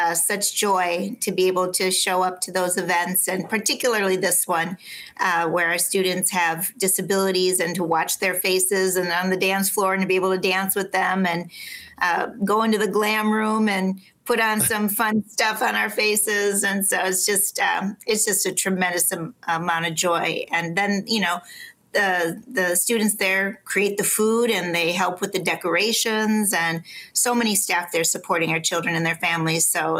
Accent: Minneapolis, Minnesota, United States; I grew up in Minneapolis, Minnesota. I grew up, in poverty, and used to sell flowers on the street corner when I was little.

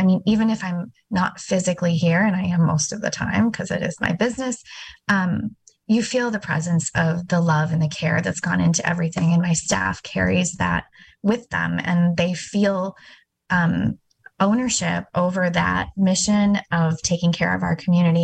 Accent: India; born there; I was born in India. I grew up, you know, in various parts of the country, and most of my childhood I spent in Middleton.

